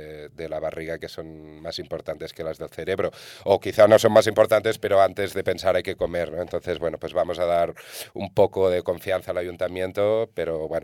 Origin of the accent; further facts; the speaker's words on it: Barcelona, Catalonia, Spain; el centro ya es un parque temático, no puedes entrar ahí como barcelonés